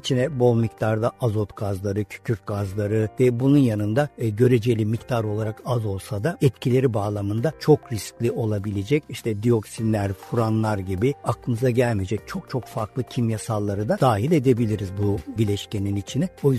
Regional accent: Aegean Region, Turkey; Ben doğma büyüme Egeliyim diyeyim.

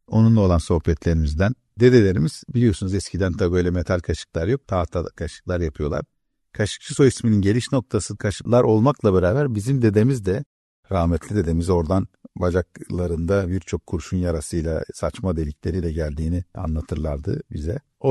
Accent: Edirne, Turkey; biz Edineliler olarak tanıyoruz.

